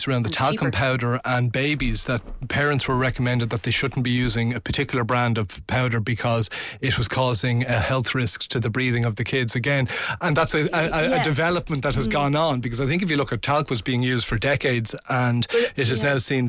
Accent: Swords, Leinster, Ireland; I'm from Swords. We're not used to it out there.

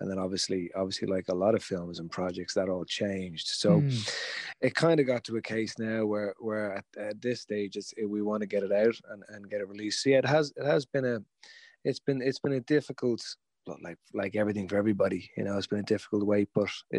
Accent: Dublin, Leinster, Ireland; born or raised there

